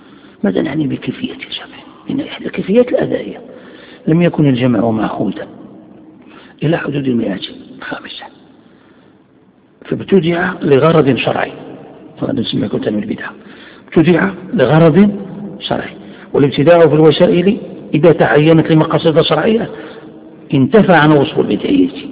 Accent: Morocco; يعني عندنا في المغرب يعني معروف هذا

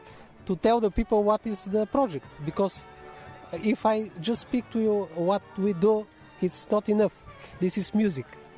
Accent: Plovdiv, Plovdiv Province, Bulgaria; I'm from Plovdiv. This is the second big city in Bulgaria. And there is a Jewish community.

